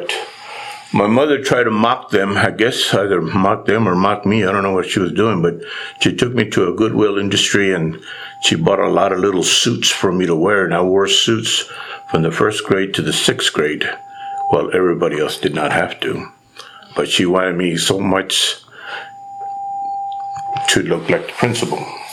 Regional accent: San Antonio, Texas, United States; born there; I was born in San Antonio.

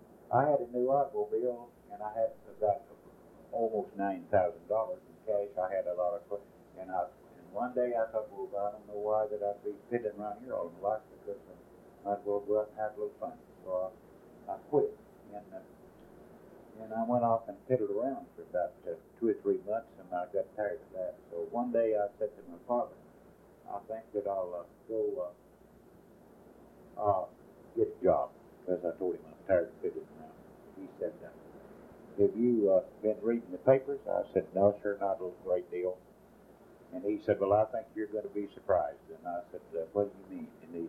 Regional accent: Oklahoma, United States; And of course, as a kid, I grew up in Oklahoma.

